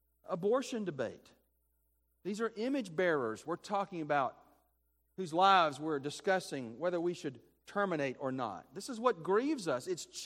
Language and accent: English; Birmingham, Alabama, United States; I grew up in Birmingham, was born in 63.